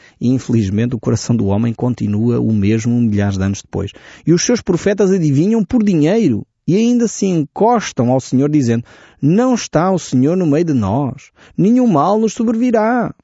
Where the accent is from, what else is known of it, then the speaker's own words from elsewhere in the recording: Portugal; porque eu sou português, conheço a nossa nação, identifico-me com os nossos valores